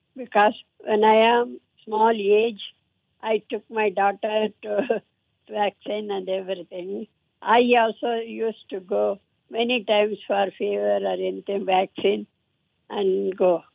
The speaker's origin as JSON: {"language": "English", "region": "Kuala Lumpur", "country": "Malaysia", "said": "I am 90 years old. I am from Kuala Lumpur."}